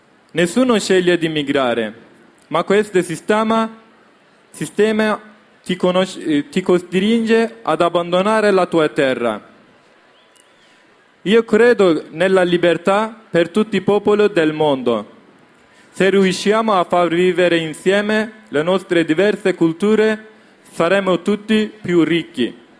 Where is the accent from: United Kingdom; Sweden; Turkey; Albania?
Turkey; Dersim, Tunceli Province; Italian is a second language; now in Italy; Io vengo dal Kurdistan, parte Turchia.